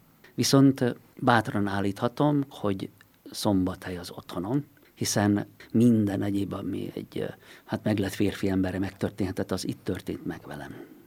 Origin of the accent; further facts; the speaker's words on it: Carei, Satu Mare County, Romania; 3 éves koromban költöztünk el a faluból, és akkor Nagy Károlyba költöztünk, ami egy mezőváros a határ mentén, légvonalban Nyírbátorral, hogy be lehessen úgy tájolni. Ott nőttem fel, és tulajdonképpen 30 évig ott éltem.